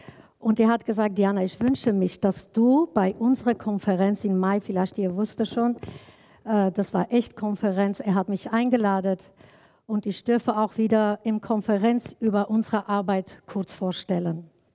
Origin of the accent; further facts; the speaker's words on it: Armenia; ich komme ursprünglich aus Armenien, aber ich bin eine Kurdin, ehemalige Jesidin. Schon seit 30 Jahren ich bin unterwegs mit Jesus.